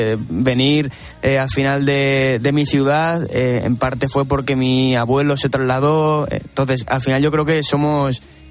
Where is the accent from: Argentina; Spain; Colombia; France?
Spain; Puertollano, Castilla-La Mancha; Yo nací en Puerto Llano. Bien. Es decir, yo soy manchego, pero claro, mi padre era un lo que se dice como charnego, ¿no?